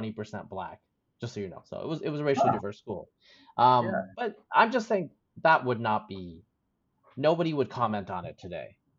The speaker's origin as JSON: {"language": "English", "region": "Oregon", "country": "United States", "tie": "born or raised there", "said": "I didn't grow up in New Jersey. I grew up in Eastern Oregon."}